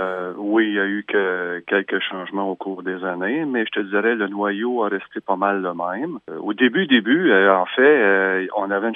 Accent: Gracefield, Quebec, Canada; Moi et Roy Ali, on vient de Gracefield.

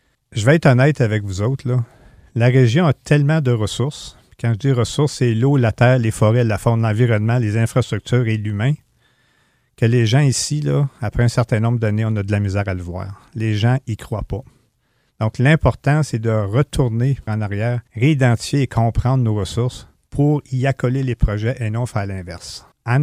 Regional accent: Gatineau, Quebec, Canada; quand je suis arrivé en 1980 dans la région. Je viens de la ville en passant, je viens de Gatineau, dans un petit quartier plein d'asphalte.

